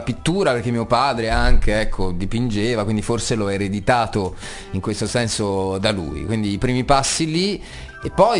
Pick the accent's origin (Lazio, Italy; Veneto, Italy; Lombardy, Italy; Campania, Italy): Campania, Italy; Naples; moved away as an adult; Nato a Napoli, cresciuto fino ai 27 anni a Napoli, e quindi il mare è tutto, è la mia città